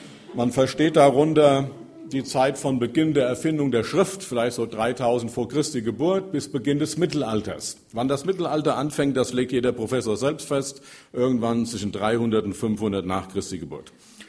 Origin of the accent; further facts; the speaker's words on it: Dillenburg, Hesse, Germany; ich komme übrigens aus Dillenburg, eine kleine Stadt in Hessen